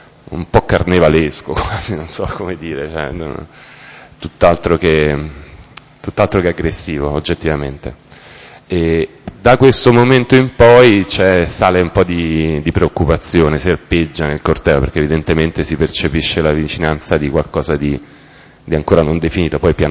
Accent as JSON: {"language": "Italian", "town": "Rome", "region": "Lazio", "country": "Italy", "said": "io purtroppo sono di Roma"}